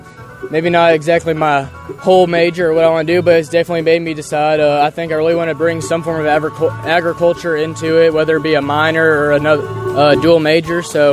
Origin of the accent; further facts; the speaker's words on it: Louisville, Kentucky, United States; I come from Louisville, so we don't really have a ton of farms right around us